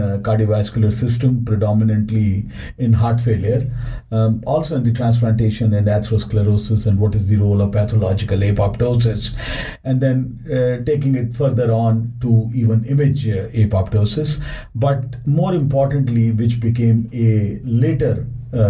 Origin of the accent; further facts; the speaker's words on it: India; moved away as an adult; As you know, I was born and brought up in India